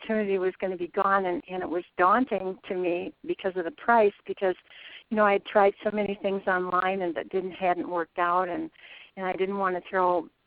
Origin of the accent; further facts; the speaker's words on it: Illinois, United States; I'm from Northern Illinois, about 70 miles west of Chicago.